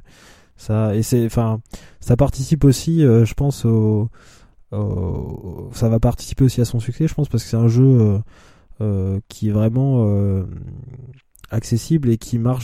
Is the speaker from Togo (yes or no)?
no; France; généralement on est content aussi, nous en tant que français, quand c'est un jeu anglais par exemple